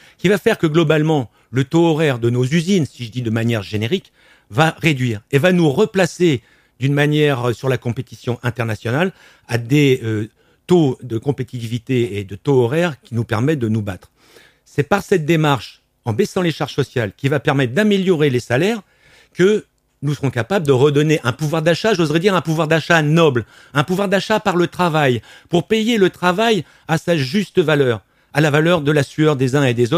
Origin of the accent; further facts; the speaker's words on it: France; Nous ne sommes pas des Européens. Nous ne sommes pas non plus des Palestiniens. Nous sommes des Français.